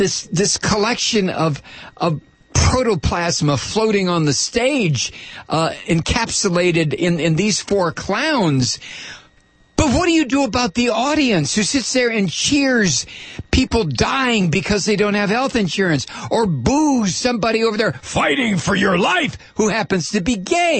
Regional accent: Pointe Sabine, New Brunswick, Canada; I am from Pointe Sabine, New Brunswick.

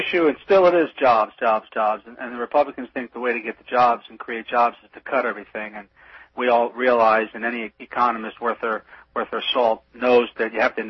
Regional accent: Pennsylvania, United States; I grew up in Pennsylvania, and I can tell you that when you're a kid in Pennsylvania

